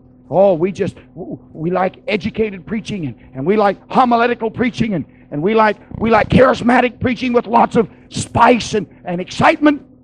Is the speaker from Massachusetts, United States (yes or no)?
no; Kansas, United States; I grew up in Kansas.